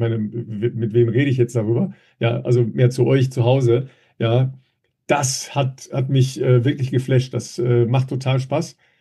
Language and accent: German; Dorsten, North Rhine-Westphalia, Germany; in meiner Heimat in Dorsten